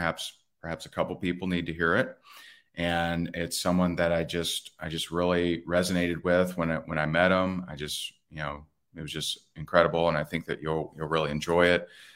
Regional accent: Indiana, United States; And, you know, I'm from Indiana, and he knows that.

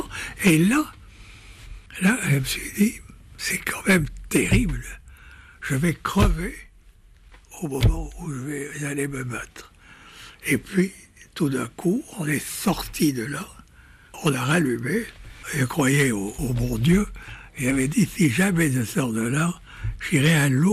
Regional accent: London, United Kingdom; French is a second language; tout le monde doit voir que je viens de Londres, je viens de l'extérieur.

